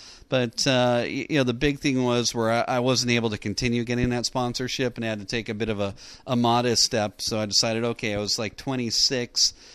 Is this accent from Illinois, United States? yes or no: yes; Chicago, Illinois, United States; I grew up in the Chicago area and would be up to Road America watching anything.